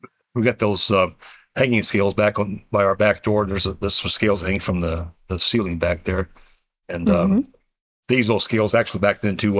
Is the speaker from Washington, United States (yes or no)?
no; Mattoon, Illinois, United States; I was born and raised in Mattoon. I was born February 1st, 1960.